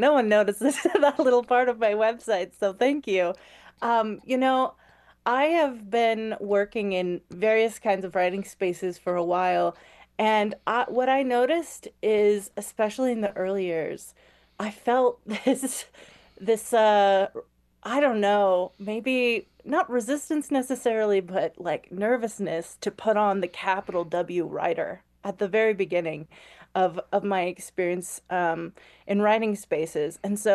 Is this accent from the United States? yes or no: yes; Ohio, United States; I grew up in Appalachia. I grew up in southern Ohio and have migrated similarly to Danielle to southeastern Utah, which in many ways has similarities to Appalachia.